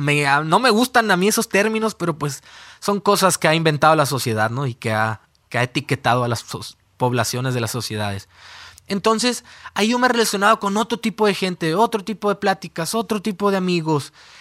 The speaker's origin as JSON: {"language": "Spanish", "country": "Mexico", "tie": "born or raised there", "moved": "yes", "said": "Porque todos mis amigos que yo recuerdo de mi vida, los dejé en mi tierra, en México. No he dejado de extrañar cada día mi tierra, ¿no? Mis raíces, mis amistades."}